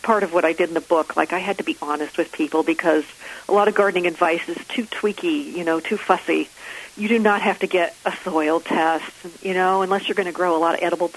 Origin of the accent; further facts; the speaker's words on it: Santa Barbara, California, United States; Actually, I grew up near you. I grew up in Santa Barbara.